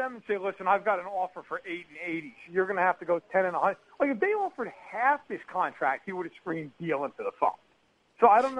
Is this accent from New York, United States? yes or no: yes; New York, United States; I'm from New York, so there are no Menards that I know of.